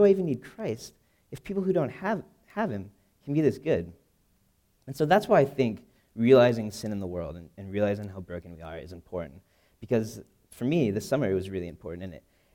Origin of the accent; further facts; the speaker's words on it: New Mexico, United States; But I'm actually from New Mexico, so I can't just run home and grab a photo.